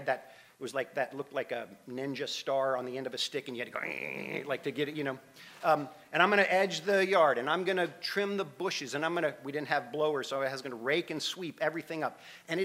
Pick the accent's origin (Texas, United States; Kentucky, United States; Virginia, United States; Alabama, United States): Alabama, United States; Huntsville; also born or lived in Columbia, South Carolina; now in Charleston, United States; And I grew up in Huntsville, Alabama. The only place I've ever been in my life that is more miserable in the summer than Huntsville, Alabama, is where I spent the last 18 years of my life before coming to Charleston, and that's Columbia, South Carolina.